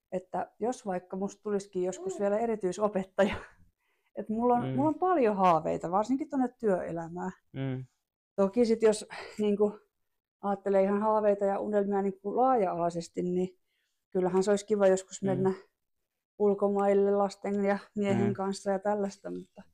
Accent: Kauhajoki, South Ostrobothnia, Finland; kun olin Kauhajoella, mistä olen kotoisin

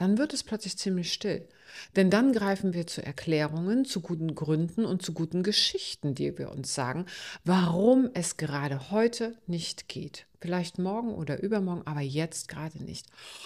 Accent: East Germany, Germany; da war, ich bin ja im Osten aufgewachsen, da war sowieso alles begrenzt und alles unter extremer Belastung.

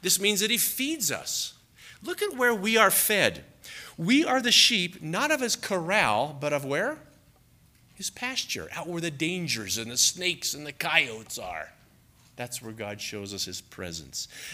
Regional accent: Boulder, Colorado, United States; I took a prayer walk one day when I was growing up in Boulder, a fairly new believer.

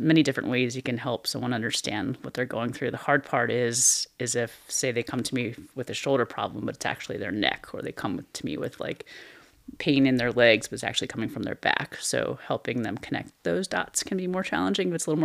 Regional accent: Baltimore, Maryland, United States; So born and raised in Baltimore.

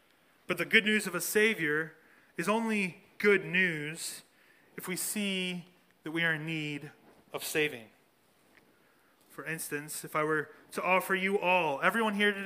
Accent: Philadelphia, Pennsylvania, United States; me standing here today as a Philadelphian, raising four little native Philadelphians

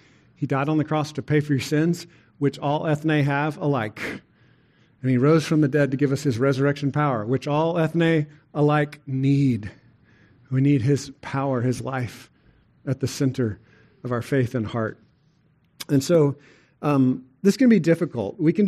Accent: Texas, United States; I like it. I like that I'm a Texan.

